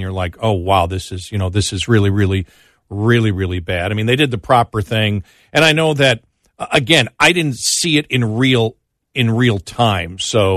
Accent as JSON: {"language": "English", "town": "Buffalo", "region": "New York", "country": "United States", "said": "everybody knows I'm from Buffalo and a fan."}